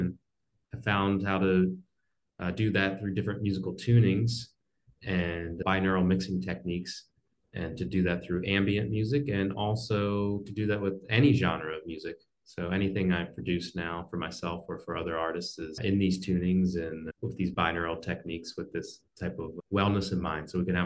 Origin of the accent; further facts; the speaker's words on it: New Jersey, United States; I grew up in New Jersey and close to Philadelphia.